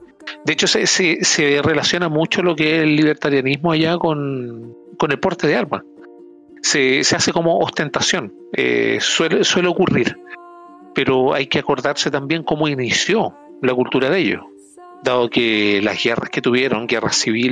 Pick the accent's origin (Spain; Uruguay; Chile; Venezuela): Chile; Toda esta esta sintomatología que tenemos como chileno y como humanidad